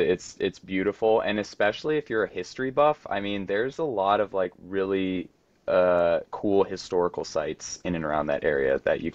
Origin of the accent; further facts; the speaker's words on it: Whitefish, Montana, United States; And I am also an event promoter for a gravel cycling event in my hometown of Whitefish, Montana.